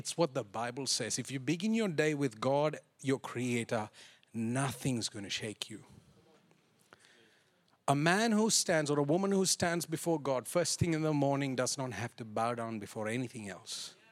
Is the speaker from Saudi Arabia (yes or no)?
yes; Saudi Arabia; I grew up in Saudi Arabia, and the people of the faith there, they pray 5 times a day.